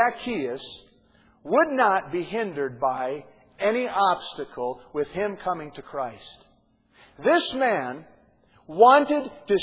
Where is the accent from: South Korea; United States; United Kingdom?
United States; Grand Forks, North Dakota; I was raised up in North Dakota, Grand Forks, a city most people don't even know about. It's primarily Catholic and Protestants.